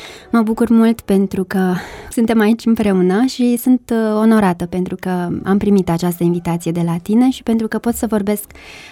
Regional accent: Frâncești, Vâlcea County, Romania; M-am născut în Frâncești. Părinții mei locuiesc acolo, dar liceul l-am făcut la Râmnicu Vâlcea.

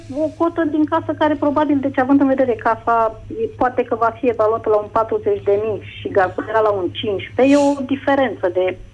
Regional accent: Ilfov, Romania; din Ilfov

